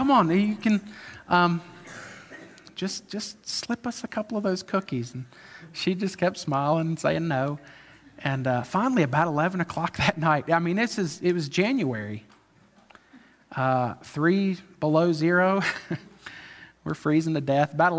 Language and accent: English; North Carolina, United States; And so naturally, I'm like, hey, I'm from North Carolina.